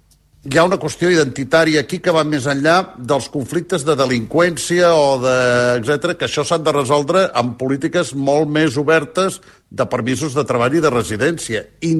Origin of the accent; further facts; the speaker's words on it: Catalonia, Spain; els primers que no defensen el català som els catalans moltes vegades.